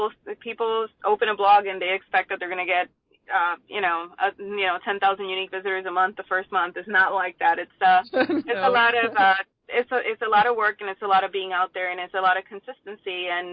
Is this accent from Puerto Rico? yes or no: yes; Puerto Rico; And I grew up in Puerto Rico